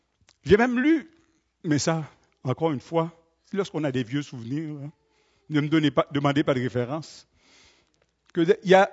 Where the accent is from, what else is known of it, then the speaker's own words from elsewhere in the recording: Haiti; moved away; Plus de 40 ans que je suis parti d'Haïti.